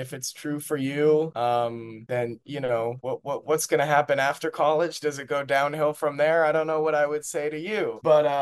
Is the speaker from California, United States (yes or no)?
yes; Half Moon Bay, California, United States; I grew up in Half Moon Bay in California, which is about a 35, 40-minute drive to San Francisco.